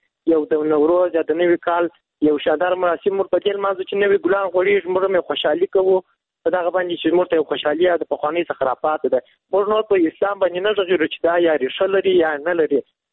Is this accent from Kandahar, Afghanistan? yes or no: yes; Kandahar, Afghanistan; له کندهار ولایت څخه یو تن محصل یم.